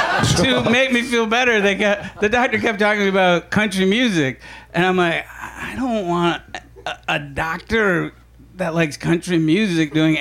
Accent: Syracuse, New York, United States; I grew up in Syracuse.

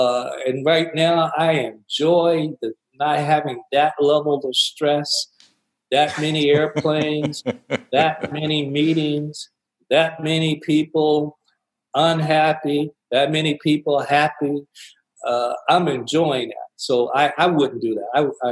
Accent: Gaston, Alabama, United States; growing up in Gaston, Alabama, and paving the road, me and many, many, many others.

